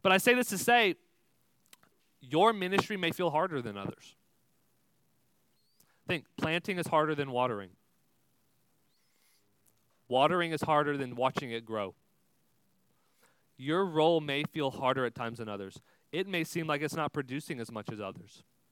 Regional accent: Texas, United States; I grew up in Texas in a little 4-H town, saw a lot of fields and a lot of cows, but I never learned to farm, right?

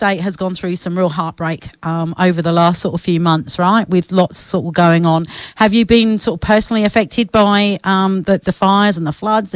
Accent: London, United Kingdom; I'm from Europe myself. I'm actually from a little town called London.

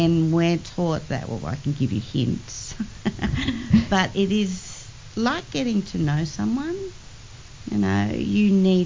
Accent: Kyabram, Victoria, Australia; also born or lived in Echuca; now in Redcliffe, Australia; Originally, I come from Victoria, a small town called Kyabram, but lived in Echuca, which is on the banks of the Murray River.

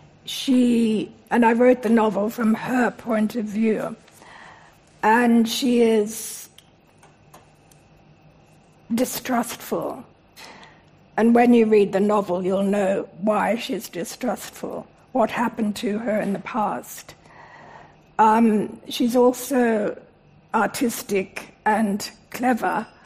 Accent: Sydney, New South Wales, Australia; also born or lived in Melbourne; In Sydney, I mean, Sydney's in my DNA. I grew up in Sydney, although I was born in Melbourne.

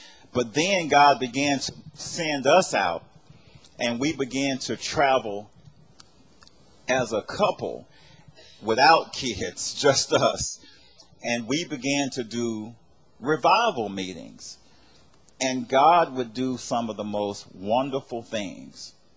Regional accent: Louisiana, United States; first thing out of her mouth was, you talk funny. Yes, I'm from Louisiana.

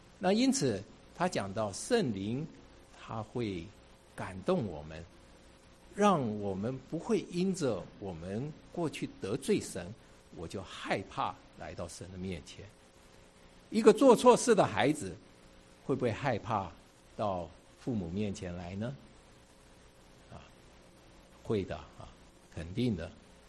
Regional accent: China; 其实我们中国人我讲我们世界上很多人都明白这一点啊。我们中国我们也说哈

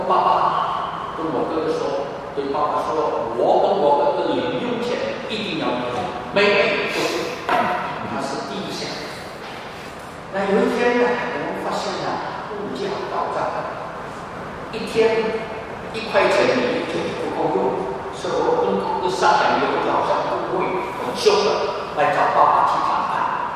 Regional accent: Indonesia; 我记得我小时候在印尼，我们家里几个兄弟姐妹

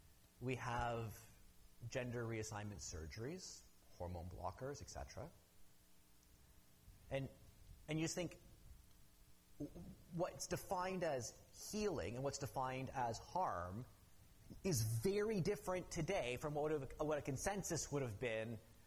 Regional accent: Canada; Honestly, as a Canadian

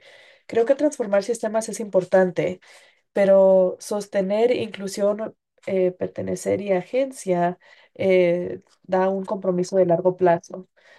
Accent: New Mexico, United States; Yo vengo de una de las tribus en Nuevo México, soy del norte de Nuevo México

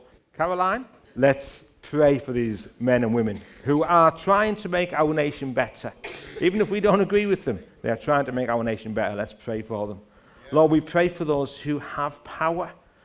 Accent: England, United Kingdom; I am English.

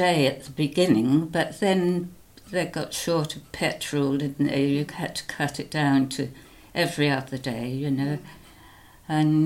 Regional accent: Heybridge, East of England, United Kingdom; born there; I was born in Heybridge and later moved to Malden in 1959.

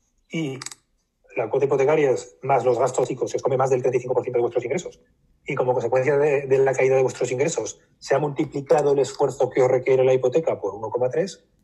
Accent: Aragon, Spain; yo soy aragonés

